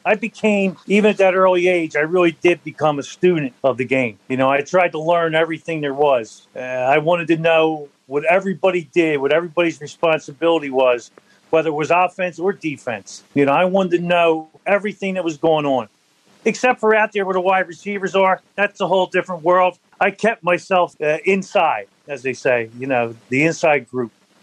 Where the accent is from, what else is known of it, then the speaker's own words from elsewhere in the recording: Deptford, New Jersey, United States; Yes, I grew up in Deptford.